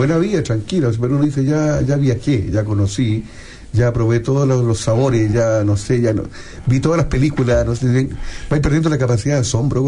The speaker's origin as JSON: {"language": "Spanish", "region": "Valparaíso", "country": "Chile", "tie": "born there", "said": "Yo puedo cambiar de todo, pero nunca voy a dejar de ser wanderino y me voy a renegar de que nací en Valparaíso."}